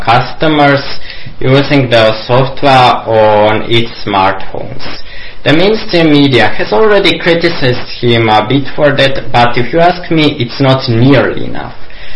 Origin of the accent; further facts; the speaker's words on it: Croatia; from Croatia.